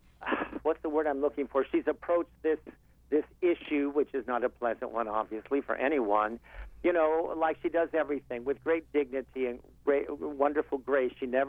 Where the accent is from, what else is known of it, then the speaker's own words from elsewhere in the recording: Los Angeles, California, United States; also born or lived in New York; then I came back to L.A., where I grew up in East L.A.